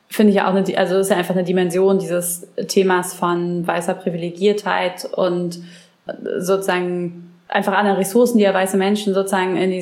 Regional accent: Brandenburg, Germany; Ich komme ja aus Brandenburg und kenne auch viele von diesen kleinen Städten

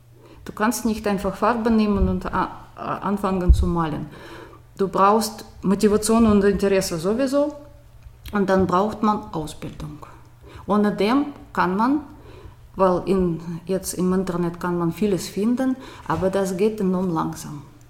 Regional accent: Moscow, Russia; German is a second language

